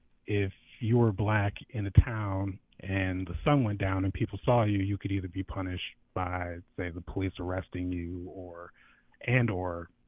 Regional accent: Lake Oswego, Oregon, United States; But for me personally, like I grew up in Lake Oswego, which was considered more of a de facto sundown town.

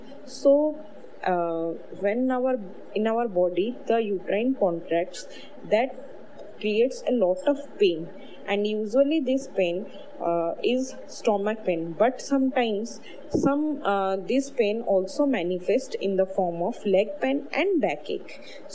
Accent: Rajasthan, India; I am from Rajasthan.

